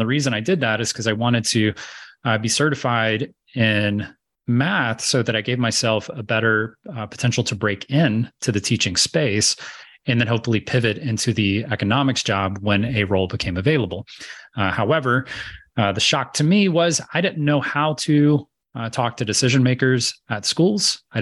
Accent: Georgia, United States; And one of those roles happened to be a job in my hometown in Georgia for a junior Salesforce administrator position.

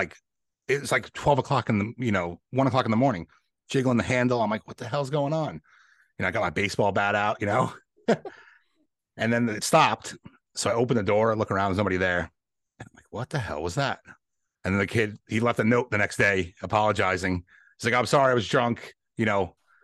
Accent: New York, United States; also born or lived in Connecticut; so I grew up in New York, but we moved to Connecticut back in 2009, and we were there for a while.

